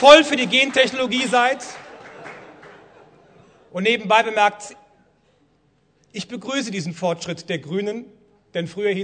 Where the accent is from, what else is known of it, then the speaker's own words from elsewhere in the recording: Rhineland, Germany; kann ich Ihnen nur als Rheinländer sagen